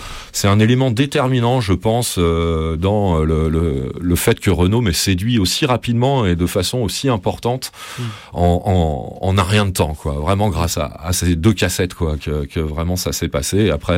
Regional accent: Centre-Val de Loire, France; Moi, je viens du Berry, quand même, tu vois, où il y a une tradition folklorique assez importante

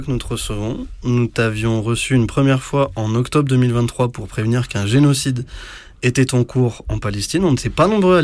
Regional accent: France; pourquoi est-ce que nous, en tant que Français, on est aussi concernés

